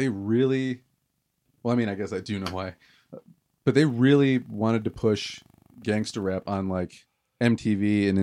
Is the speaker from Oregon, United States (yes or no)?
no; Okemos, Michigan, United States; I grew up just outside of Lansing in the suburbs in a place called Okemos.